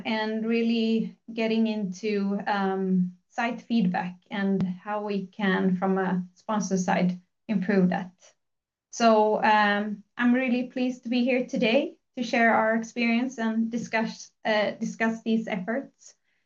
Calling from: Gothenburg, Västra Götaland, Sweden; English is a second language; I'm joining from Gothenburg, Sweden. So I don't know if that's the first time, but here is Sweden.

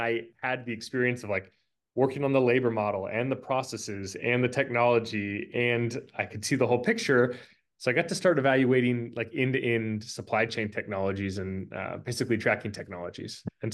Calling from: San Diego, California, United States; I am in San Diego today. I normally live in San Francisco

